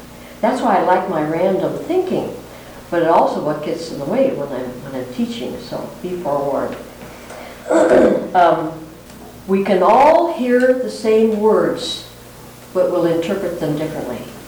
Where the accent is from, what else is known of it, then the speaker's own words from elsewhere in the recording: South Dakota, United States; I'm from South Dakota, they're from Southern California.